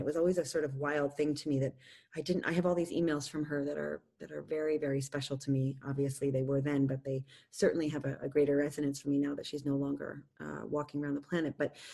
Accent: New York City, New York, United States; also born or lived in Tampa; because I was born in Tampa, Florida, owning New York as, you know, saying I'm a child of the city. But the truth of the matter is I was there since I was 5 years old.

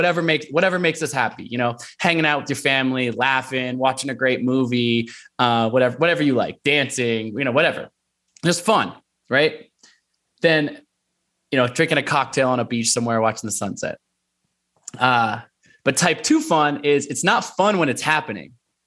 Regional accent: Portland, Oregon, United States; And so growing up in Portland, Oregon, you know, it's a city, but you're surrounded by beautiful wilderness kind of in every single direction.

